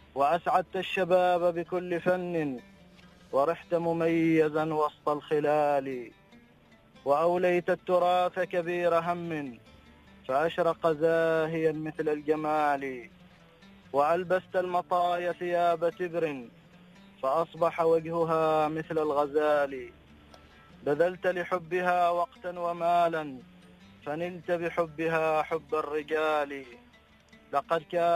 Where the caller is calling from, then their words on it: Oman; أنا أتأسف أكلمكم من عمان، ما أسمع البرنامج